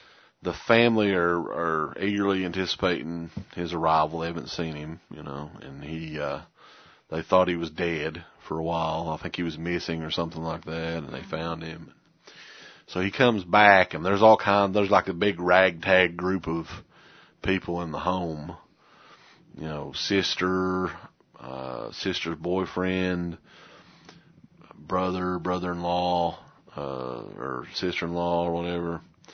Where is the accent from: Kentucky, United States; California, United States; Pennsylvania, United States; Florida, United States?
Kentucky, United States; We're from Eastern Kentucky. That's our excuse.